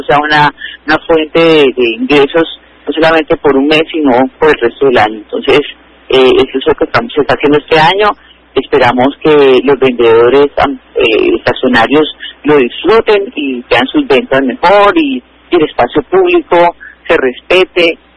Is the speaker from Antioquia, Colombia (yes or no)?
no; Cali, Valle del Cauca, Colombia; lo que somos los caleños en términos de cultura ciudadana